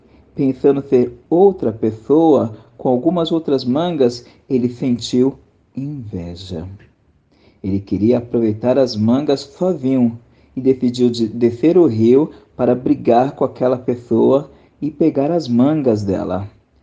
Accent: São Paulo, Brazil; eu sou de São Paulo, capital, aonde eu estou

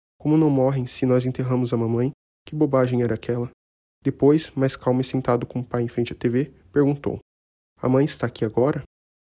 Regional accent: Bauru, São Paulo, Brazil; sou de Bauru e lembrei de você.

